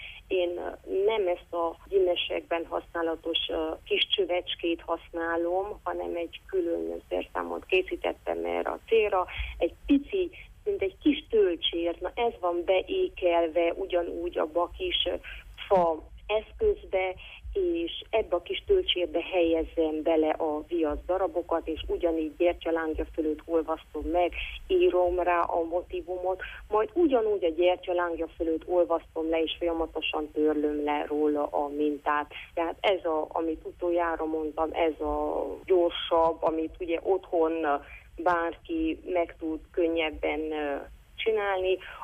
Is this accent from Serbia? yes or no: no; Székelyszentmihály, Harghita, Romania; now in Oradea, Romania; ugyanis én Székelyszentmihályról származom, és úgy alakult, hogy a férjem nagyváradi